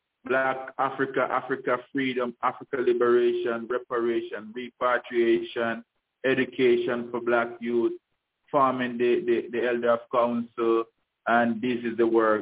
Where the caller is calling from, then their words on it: Panama; I'm calling from Panama.